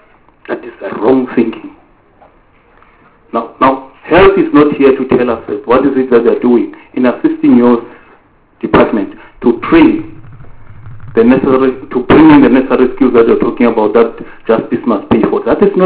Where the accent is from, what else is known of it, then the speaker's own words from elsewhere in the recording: Gauteng, South Africa; I come from Gauteng.